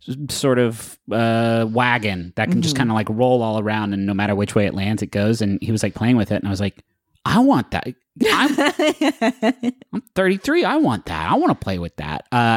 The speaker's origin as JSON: {"language": "English", "region": "Appalachia", "country": "United States", "said": "I'm from Appalachia. Like, we drank RC Cola there in large amounts."}